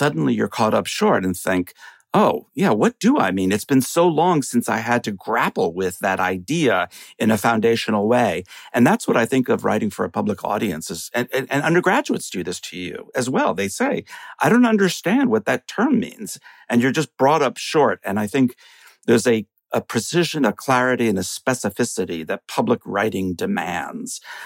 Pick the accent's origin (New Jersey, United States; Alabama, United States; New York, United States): New York, United States; Chappaqua; I don't know that politically growing up in Chappaqua had that much of an impact on me, except I guess what I'll say is that it was a very insulated environment